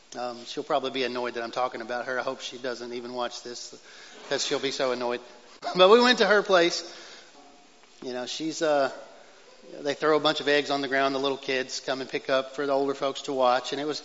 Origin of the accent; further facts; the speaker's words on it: Texas, United States; So we go back to East Texas this weekend, and driving around my hometown, and apparently I'm getting old enough that memories start to kind of hit different.